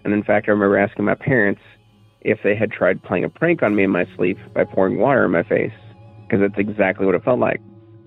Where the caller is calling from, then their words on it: Cookeville, Tennessee, United States; I'm calling from Cookeville, Tennessee, which sits squarely between Nashville and Knoxville, for those not familiar.